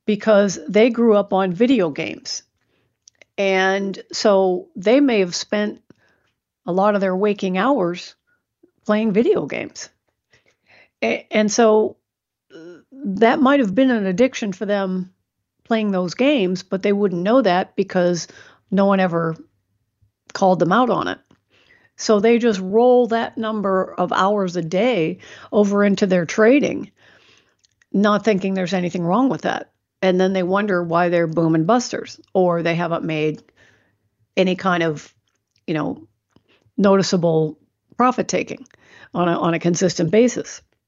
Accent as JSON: {"language": "English", "town": "Chicago", "region": "Illinois", "country": "United States", "also_born_or_lived": "East Coast", "moved": "yes", "lives_now": "California, United States", "said": "Even though I'm from Chicago and the East Coast, I got California blood now."}